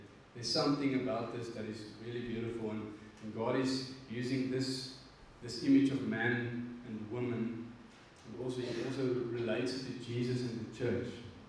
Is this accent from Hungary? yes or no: no; Secunda, Mpumalanga, South Africa; that is my wife, Yanda, at the back. We are from Secunda